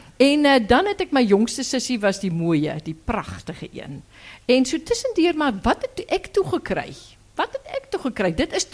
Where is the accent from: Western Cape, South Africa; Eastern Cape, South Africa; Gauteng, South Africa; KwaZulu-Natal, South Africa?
Eastern Cape, South Africa; Graaff-Reinet; So, maar ek kom van Graaf Reinet, die ou droë wêreld, maar een van die mooiste gedeeltes in die Karoo.